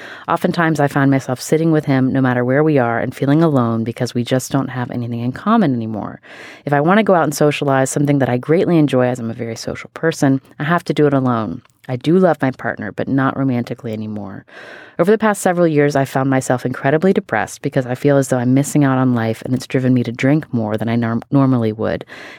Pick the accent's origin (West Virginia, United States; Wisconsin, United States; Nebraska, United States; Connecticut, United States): West Virginia, United States